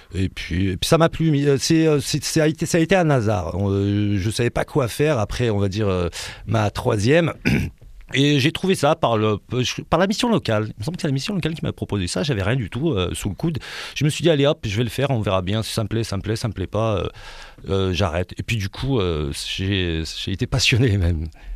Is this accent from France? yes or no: yes; France; born there; je suis né en France, j'ai fait toutes mes études en France.